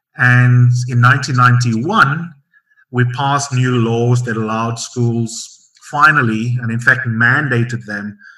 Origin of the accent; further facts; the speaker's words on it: Grahamstown, Eastern Cape, South Africa; to one of the best schools in my hometown of Grahamstown, which is where I was raised.